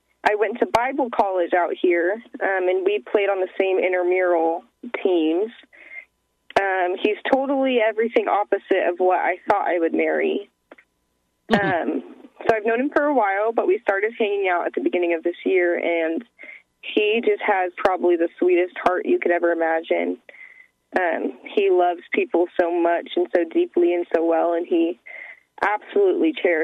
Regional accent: Colorado, United States; now in Missouri, United States; So my family and my grandpa's son, we're from Colorado, so they live in Colorado. I came out to Missouri for school, and I live in Missouri now

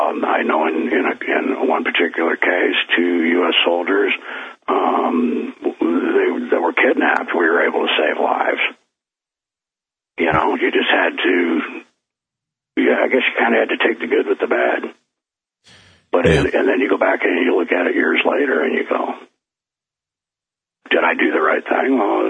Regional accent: United States; You know, I'm an American. I'm patriotic.

